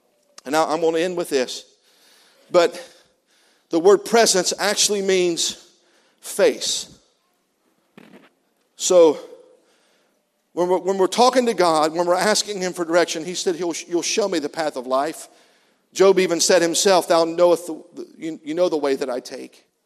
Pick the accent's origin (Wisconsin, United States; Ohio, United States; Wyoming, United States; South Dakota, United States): Ohio, United States; And so for Motor Earl, I guess I am from Southern Ohio.